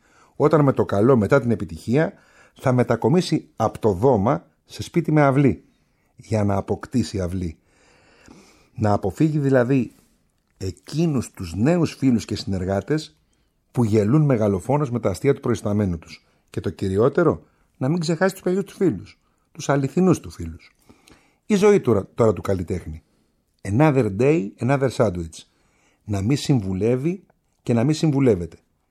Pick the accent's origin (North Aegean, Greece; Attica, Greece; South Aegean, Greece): Attica, Greece; Athens; Επίσης αναφέρονται τα στέκια της Κυψέλης. Εκεί που μεγάλωσα, εκεί που έζησα